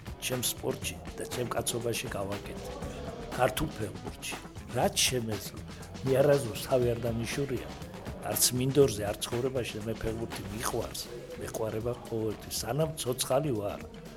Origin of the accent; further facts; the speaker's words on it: Batumi, Adjara, Georgia; არა ბათუმელი ვარ მე, ბათუმი ვარ.